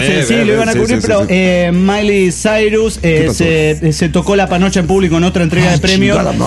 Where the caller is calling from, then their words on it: Turmero, Aragua, Venezuela; de Turmero, Venezuela.